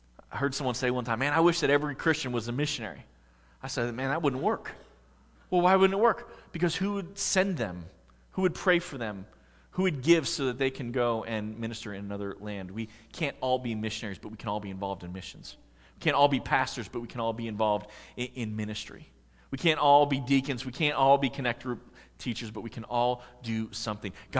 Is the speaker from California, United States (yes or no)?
no; Pennsylvania, United States; Now, I did not grow up on a farm, but I grew up in Pennsylvania, and I had a number of friends who lived on farms.